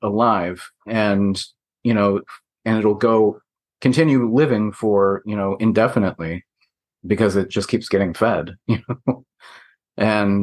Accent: Midwest, United States; So, plus I grew up in the Midwest, so it's just, it's not accepted to be acceptable to be, have a big ego.

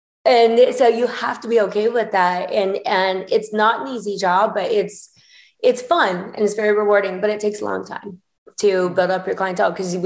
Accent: Indiana, United States; I'm glad I'm from Indiana. I think that there's a different moral compass.

